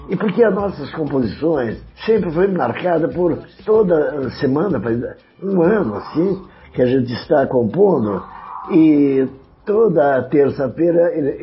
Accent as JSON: {"language": "Portuguese", "town": "Curitiba", "region": "Paraná", "country": "Brazil", "said": "eu sou aqui de Curitiba"}